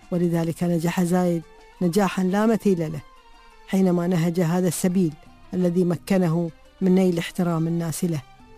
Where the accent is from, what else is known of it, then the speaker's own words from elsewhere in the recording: United Arab Emirates; نحن أبناء الإمارات